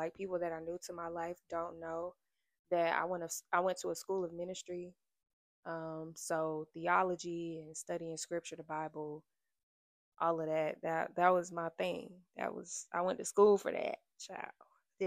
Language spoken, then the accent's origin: English; Florida, United States; But yeah, so I'm from South Florida, the child of an immigrant. My mother was from Jamaica. My dad is half Jamaican, so he's Jamaican like me.